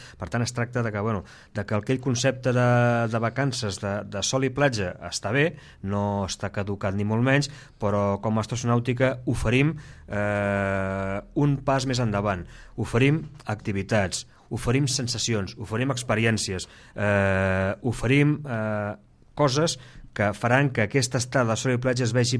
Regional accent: Cambrils, Catalonia, Spain; jo que sóc de fora de l'Ametlla, que sóc de Cambrils i que sempre he tingut molts vincles afectius amb la Cala i que l'he visitat en bastantes ocasions

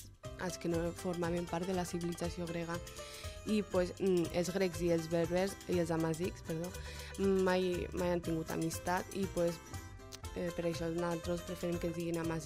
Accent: Morocco; Jo vinc del Marroc, bueno, soc d'origen marroquins, però formo part d'una cultura, d'una tribu que és molt antiga, del nord de l'Àfrica, que són els amazics

